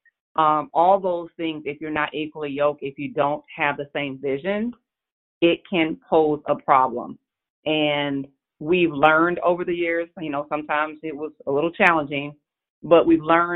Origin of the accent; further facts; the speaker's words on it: Illinois, United States; So a little bit about me. I grew up in Illinois. I played basketball, loved sports.